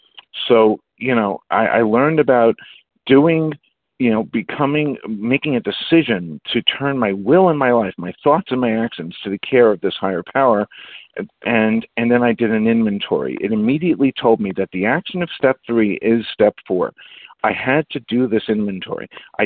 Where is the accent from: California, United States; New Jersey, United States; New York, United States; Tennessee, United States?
New York, United States; Bronx; now in Queens, United States; You know, I moved from the Bronx. Everybody knows me … I'm in Queens.